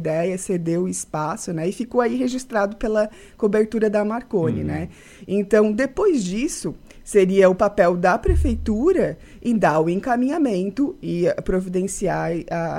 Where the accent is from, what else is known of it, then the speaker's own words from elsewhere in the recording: Urussanga, Santa Catarina, Brazil; E aí, como nós somos naturais de Uruçanga, a gente falou, vamos fazer a primeira em Uruçanga.